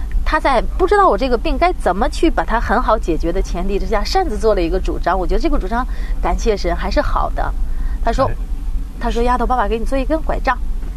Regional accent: northern China, China; 我是北方人，普通话相对标准一点。

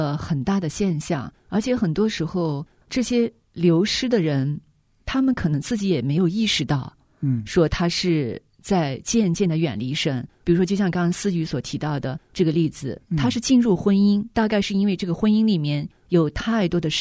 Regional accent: China; 在我们中国人的语境里面

